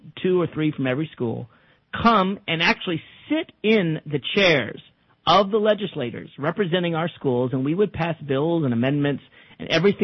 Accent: Tennessee, United States; Well, I grew up in Tennessee, as I think you know.

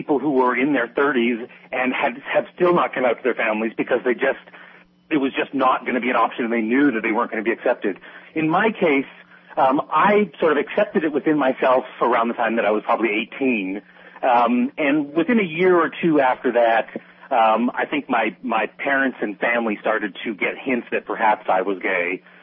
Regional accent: New Brunswick, Canada; born there; also born or lived in Quebec / Nova Scotia; So I lived in a whole variety of places in Canada, in the province of Quebec, in the province of Nova Scotia. I was born in New Brunswick. And we sort of moved around a fair bit.

